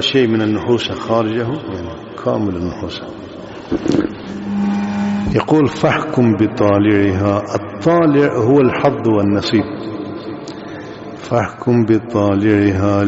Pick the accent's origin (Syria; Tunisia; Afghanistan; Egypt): Afghanistan; إلى الآن هكذا مثل عندنا في أفغانستان